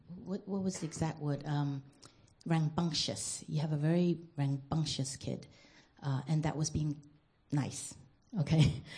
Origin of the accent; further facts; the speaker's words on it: New York City, New York, United States; And just take it with a grain of salt, because I am from New York City. I grew up in New York City, so I tend to be very direct